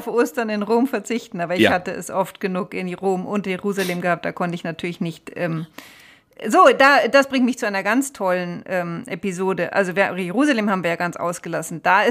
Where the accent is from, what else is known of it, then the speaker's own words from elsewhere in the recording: Rhineland, Germany; bei uns im Rheinland